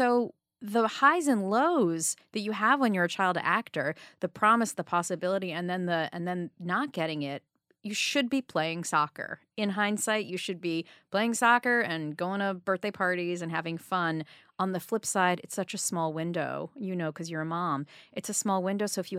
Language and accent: English; New York, United States; because I grew up on the Upper East Side, my mother said, "Fine, I'll take you to the auditions."